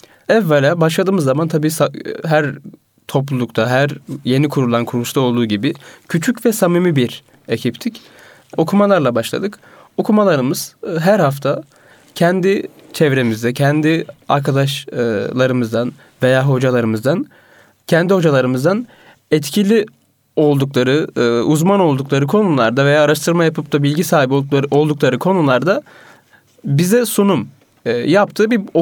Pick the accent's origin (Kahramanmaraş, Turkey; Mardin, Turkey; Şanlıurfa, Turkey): Mardin, Turkey; Mardinliyim.